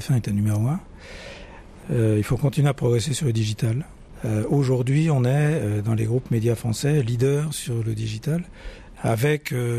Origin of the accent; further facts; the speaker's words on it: Corsica, France; quand on est Corse, réussir des élections, c'est le minimum syndical.